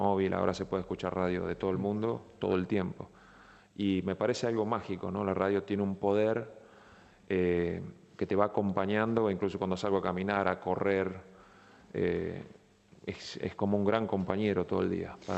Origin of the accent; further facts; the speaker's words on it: Leones, Córdoba, Argentina; moved away; siempre fuimos a mi pueblo, a Leones. Durante 15 años, bueno, podríamos habernos quedado en Ibiza, en San Sebastián. Y siempre fuimos a mi pueblo. Bueno, puede ser porque es el lugar donde me fui muy joven